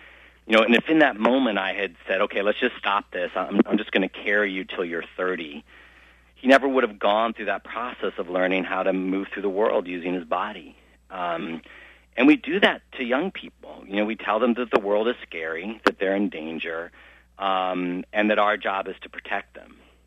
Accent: Midwest, United States; I grew up in the Midwest, went to a large public high school with about 2,800 students.

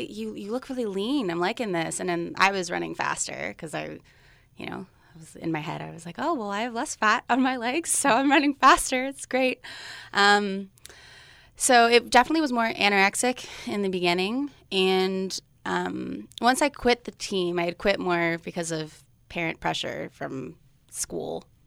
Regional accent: Sunnyvale, California, United States; So I'm from the Bay Area, Silicon Valley, Sunnyvale, California, and I came to Cal Poly San Luis Obispo mainly for the running team and for the biology major.

